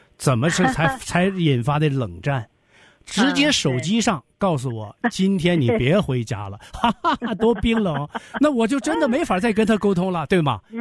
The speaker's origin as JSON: {"language": "Chinese", "region": "Northeast China", "country": "China", "said": "而且我们东北人，那我们倒没有这种这个生活的这样的一个处境。"}